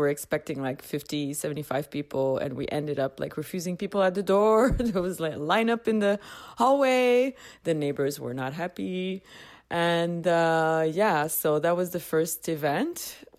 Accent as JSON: {"language": "English", "town": "Montreal", "region": "Quebec", "country": "Canada", "said": "I'm from Montreal"}